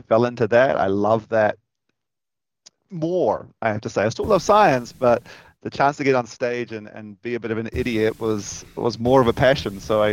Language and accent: English; Gore, Southland, New Zealand; I grew up in Gore, so down in the southern part of New Zealand. And whenever I say the word Gore, my R rises to the surface once again.